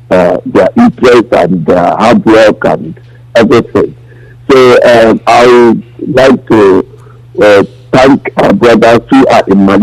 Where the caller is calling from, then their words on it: London, United Kingdom; I'm calling from London.